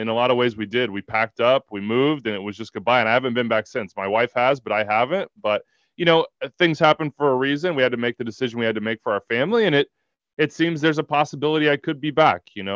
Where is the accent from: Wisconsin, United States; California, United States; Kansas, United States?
Kansas, United States; Wichita; And I'm from Wichita, Kansas, and I went to KU and I lived here for a year.